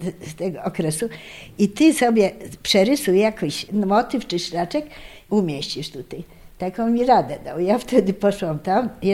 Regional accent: Lublin, Lublin Voivodeship, Poland; ale ja jestem z Lublina, to ja też bym chciała.

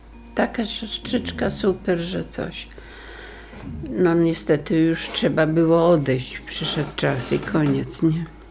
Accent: Lublin Voivodeship, Poland; Ja na przykład pochodzę spod Lublina, w Stasinie mieszkam, mieszkałam.

